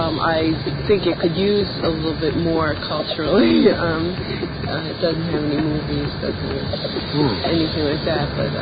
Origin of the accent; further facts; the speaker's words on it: New York, United States; Well, New York, but I just bought a house in Sag Harbor, so I'm moving here.